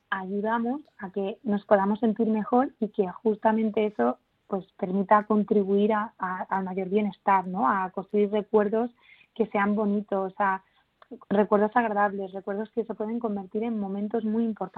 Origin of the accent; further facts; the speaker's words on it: Andalusia, Spain; yo que soy de Andalucía, esta canción es una canción que siempre está presente en las ferias, en las fiestas de los pueblos.